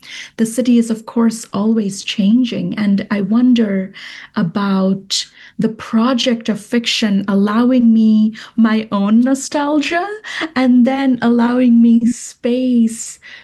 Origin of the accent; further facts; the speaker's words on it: Kolkata, West Bengal, India; moved away as an adult; now in New York, United States; I grew up in Kolkata and I now live in New York. And I have been living in this country for half my life.